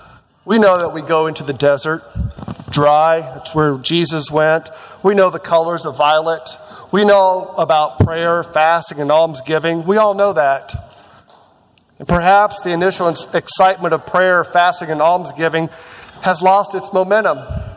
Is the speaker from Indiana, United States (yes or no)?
yes; Kokomo, Indiana, United States; Just yesterday, my hometown of Kokomo, Kokomo High School, was playing in the semi-state in Lafayette.